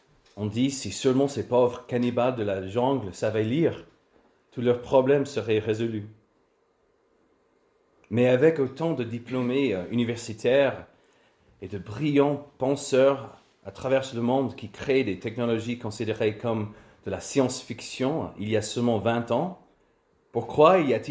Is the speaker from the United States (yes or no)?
yes; United States; French is a second language; en tant qu'Américain, j'ai grandi en étant nourri d'une propagande constante sur la puissance de l'armée américaine.